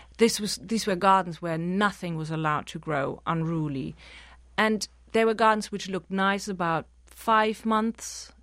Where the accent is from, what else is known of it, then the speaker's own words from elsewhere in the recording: Germany; now in London, United Kingdom; Well, so I'm from Germany, and I moved to London in the mid-1990s.